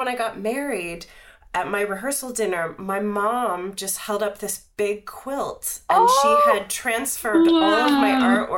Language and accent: English; Pennsylvania, United States; I grew up outside of Pittsburgh, and he's from Pittsburgh, so like the Warhol Museum was a big deal.